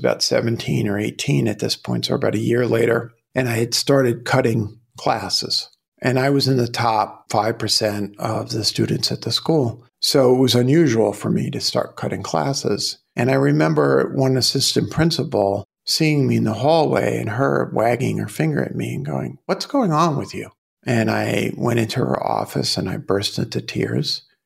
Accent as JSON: {"language": "English", "town": "Brooklyn", "region": "New York", "country": "United States", "tie": "born or raised there", "said": "I grew up in Brooklyn."}